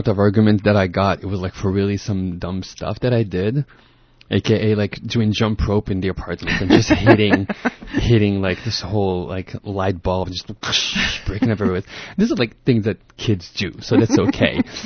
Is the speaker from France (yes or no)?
yes; France; also born or lived in Morocco; So I grew up in France for several years, then went to Morocco. I always had a very loving and caring family. My youth is based on a lot of moving. I've moved a lot